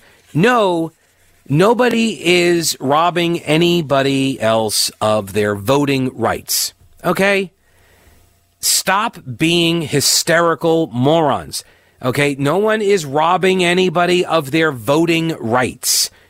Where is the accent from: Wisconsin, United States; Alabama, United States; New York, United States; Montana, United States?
New York, United States; Long Island; Look, as somebody who comes from originally the Northland up there, I grew up on Long Island.